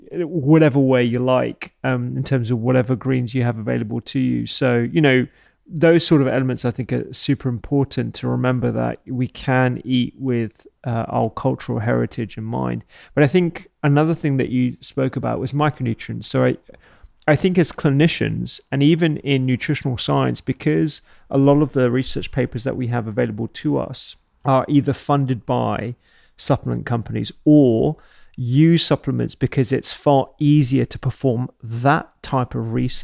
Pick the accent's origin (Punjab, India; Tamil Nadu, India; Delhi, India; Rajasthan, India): Punjab, India; And my traditional diet, you know, I'm Punjabi Indian.